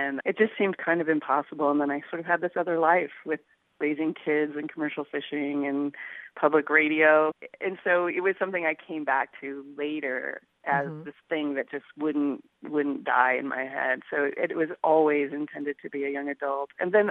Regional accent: Fairbanks, Alaska, United States; born there; I was born in Fairbanks. My mom was born in Fairbanks, and my grandma was born right across the border.

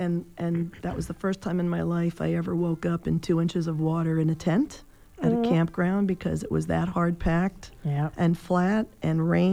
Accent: Long Island, New York, United States; also born or lived in Adirondacks, United States; No, I grew up in Long Island, New York.

